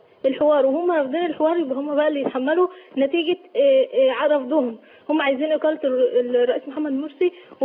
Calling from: Mansoura, Dakahlia, Egypt; من المنصوره.

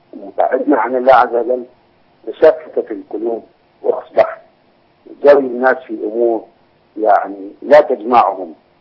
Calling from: Bahrain; وانا متابع ليه من البحرين

